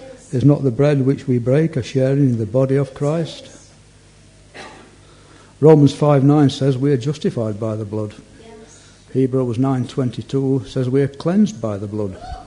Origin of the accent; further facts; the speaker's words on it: Yorkshire and the Humber, United Kingdom; accent: Yorkshire; I knew God before I knew the Yorkshire dialect. So English is my first language. I came out of hospital, and that's when I learned how to speak with a broad Barnsley dialect